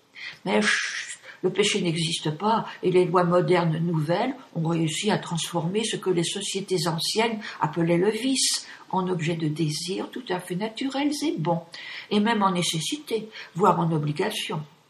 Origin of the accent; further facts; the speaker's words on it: France; born there; je suis née en France, la fille aînée de l'Église.